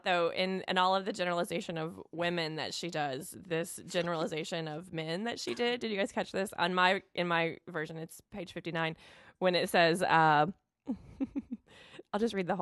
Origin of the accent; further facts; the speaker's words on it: Mississippi, United States; not to speak ill of my home state, because I am so proud. I love Mississippi, and I know that it gets a really bad rap, but I love being from there, and I have a lot of Mississippi pride.